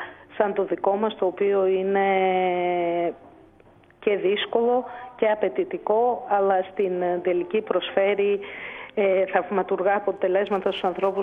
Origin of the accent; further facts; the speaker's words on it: Istanbul, Turkey; Γεννήθηκα, μεγάλωσα στην Κωνσταντινούπολη.